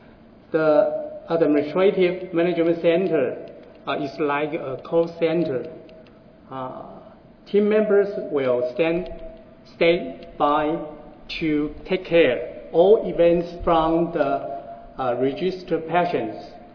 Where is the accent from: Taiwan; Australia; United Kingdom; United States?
Taiwan; Taichung; I'm from Taiwan, Taichung.